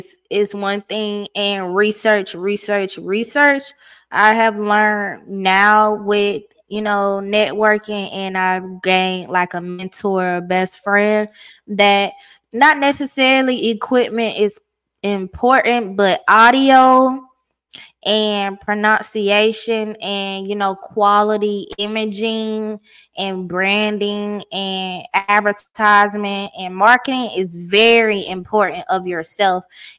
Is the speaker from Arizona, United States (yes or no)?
no; Georgia, United States; now in Phenix City, United States; I'm from Georgia, but I reside in Alabama, Phoenix City, Alabama.